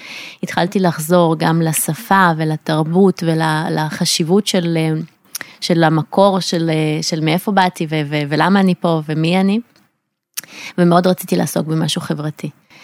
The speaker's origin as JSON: {"language": "Hebrew", "country": "Ukraine", "tie": "born or raised there", "moved": "yes", "lives_now": "Israel", "said": "אז אני נולדתי וגדלתי באוקראינה, והייתי חלק מאותו גל עלייה גדול של שנות ה-90"}